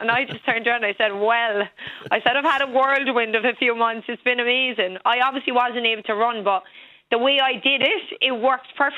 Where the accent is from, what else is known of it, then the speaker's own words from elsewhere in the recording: Carrigeen, Ireland; because unfortunately I'm from Carrigeen, the wilderness